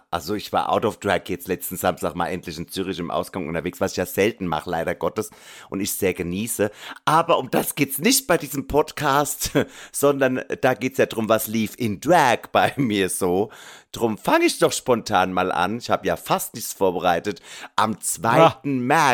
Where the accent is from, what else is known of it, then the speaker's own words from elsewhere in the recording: Germany; Das ist ja auch in der Nähe aus meiner Heimat, aus Deutschland.